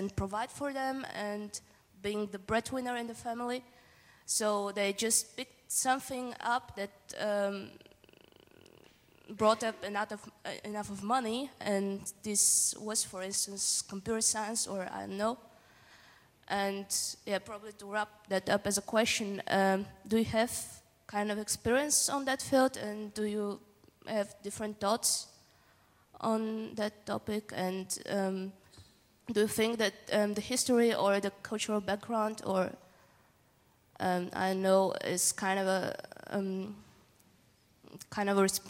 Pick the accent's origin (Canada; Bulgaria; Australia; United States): Bulgaria; I come from Eastern Europe, probably the only one in the whole, I don't know, and I like kind of have the feeling that in my home country, and I'm from Bulgaria